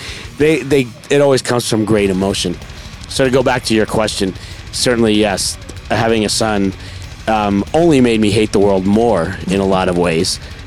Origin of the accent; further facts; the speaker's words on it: Queens, New York, United States; a bigger world out there than the apartment I was growing up in Queens.